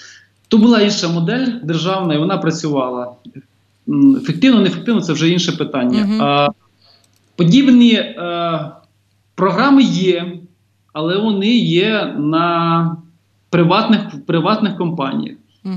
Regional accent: Cherkasy Oblast, Ukraine; от я родом із Черкащини

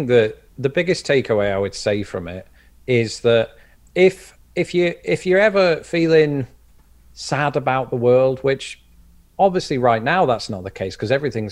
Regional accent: England, United Kingdom; growing up in England, I've only visited Scotland once.

